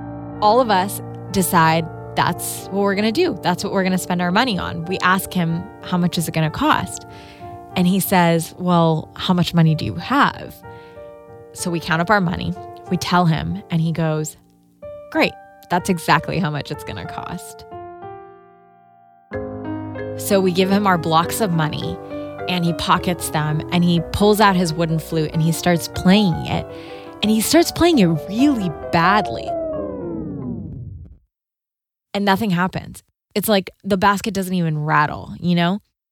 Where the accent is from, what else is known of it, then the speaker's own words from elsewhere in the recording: Karachi, Sindh, Pakistan; I grew up in Karachi, Pakistan.